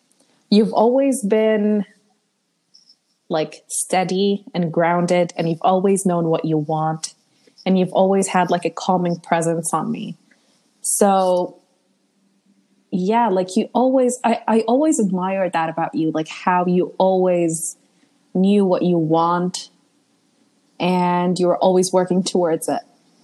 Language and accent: English; Malaysia; accent: American; also born or lived in Lebanon; now in United Kingdom; do not be fooled by my fake American accent. I am not American. I can tell you that. I am Lebanese and I've lived almost my entire life in Malaysia, but I am now doing my master's in the UK.